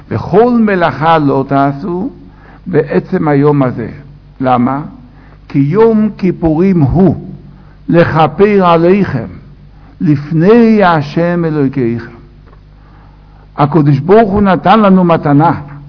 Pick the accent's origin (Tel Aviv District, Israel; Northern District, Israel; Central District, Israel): Northern District, Israel; Safed; אנחנו ילידי צפת, חמישה דורות כבר בארץ ישראל, באו מחוץ לארץ לצפת, והיו מאוד קשורים בצפת